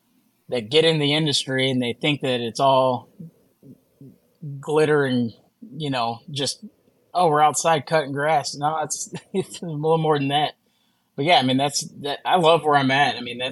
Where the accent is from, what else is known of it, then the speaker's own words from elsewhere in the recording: the South, United States; I'm from the South, you know. Us Southerners are we're mechanically inclined, I like to think